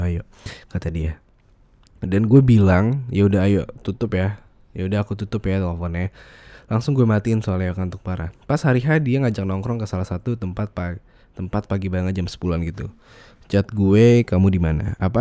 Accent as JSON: {"language": "Indonesian", "region": "West Java", "country": "Indonesia", "said": "kalau di Sunda tuh pas ada orang yang gak percaya sama omongan kita, bakal direspon sama kita sebagai orang Sunda dengan kata keret."}